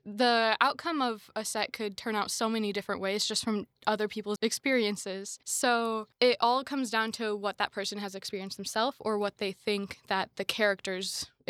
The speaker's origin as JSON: {"language": "English", "town": "Knoxville", "region": "Tennessee", "country": "United States", "tie": "born or raised there", "said": "So I grew up in Knoxville, Tennessee."}